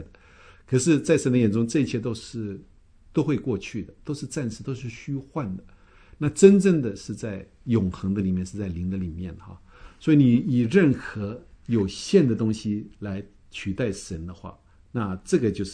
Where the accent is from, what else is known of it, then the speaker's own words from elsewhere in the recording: China; 我们中国人还没有听过说拜太阳神的哈